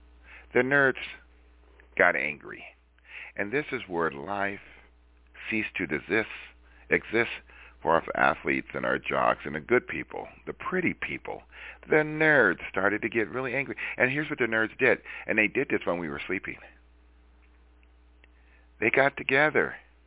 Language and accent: English; Los Angeles, California, United States; I grew up in Hollywood, and they used to have restaurants for shows.